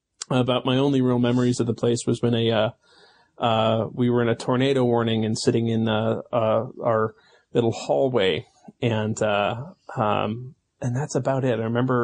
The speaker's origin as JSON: {"language": "English", "region": "Midwest", "country": "United States", "said": "So, the Overland Park, Olathe, Gardner area. I'm very much from the Midwest."}